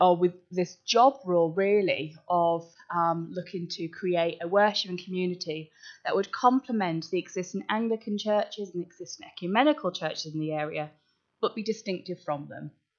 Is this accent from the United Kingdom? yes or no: yes; North West England, United Kingdom; I was in Devon. I'm from Cumbria originally. Don't really go east, if I'm being honest. It's too flat.